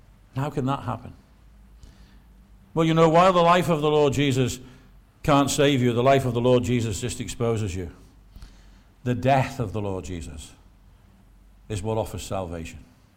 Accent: Liverpool, North West England, United Kingdom; We had a great preacher near where I was brought up in Liverpool, across the other side, on the posh side, on what the Wirral, as we call it

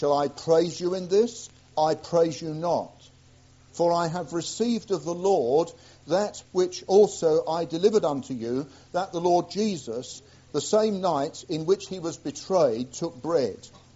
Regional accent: Leicester, East Midlands, United Kingdom; Now, I come from Leicester. I don't know whether any of you know where Leicester is. Just about 30-odd miles from here.

